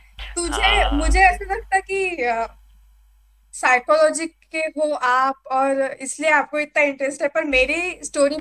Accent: Akola, Maharashtra, India; महाराष्ट्र, हाँ महाराष्ट्र से अकोला शहर से हूँ मैं

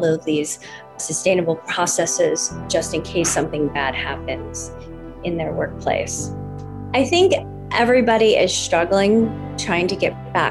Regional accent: Chicago, Illinois, United States; So I am born and raised in Chicago. And in fact, my family, the first few years of my life, I was living in Chicago Chinatown, where my parents grew up.

